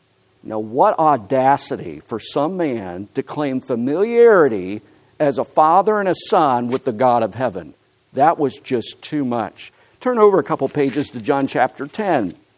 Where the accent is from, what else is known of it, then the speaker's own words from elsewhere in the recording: Pennsylvania, United States; I grew up in Pennsylvania, very thankful for my mom and dad.